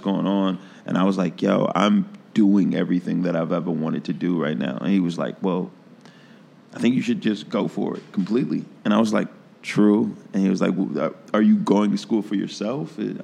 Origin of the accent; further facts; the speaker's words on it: Philadelphia, Pennsylvania, United States; now in Chicago, United States; I came to Chicago from Philly with my friend Joey Mays